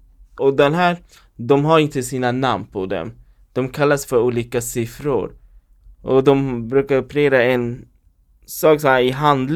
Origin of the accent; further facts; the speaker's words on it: Västerås, Västmanland County, Sweden; also born or lived in Sala; now in Stockholm, Sweden; alltså jag är inte från Stockholm. Jag har bott i Västerås de flesta i mitt liv och sen har bott i Sala. Jag flyttade till Stockholm 2022.